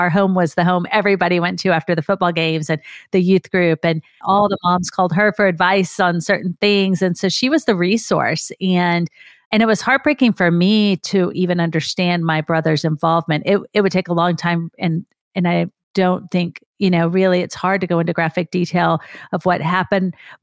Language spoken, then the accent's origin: English; Grand Prairie, Texas, United States; trying to get a hold of me from Grand Prairie. That's my hometown, but it was several hundred miles away.